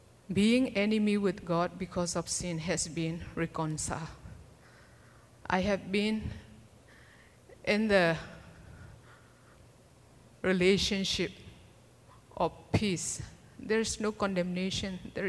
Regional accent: Kalaymyo, Myanmar; English is a second language; I'm from Myanmar. I came from this northwestern part of Myanmar. My hometown is Kalimyok.

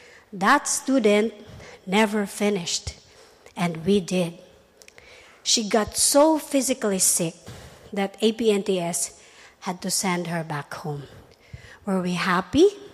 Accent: Philippines; English is a second language; As a Filipino, I could not bring myself to tell her that she has to let me go because I also have other requirements.

